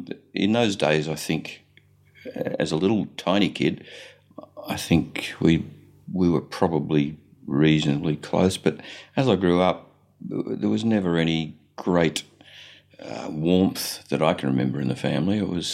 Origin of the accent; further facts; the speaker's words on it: Elsternwick, Victoria, Australia; born there; And I was born in Elstonwick, which is not far from where we sit now.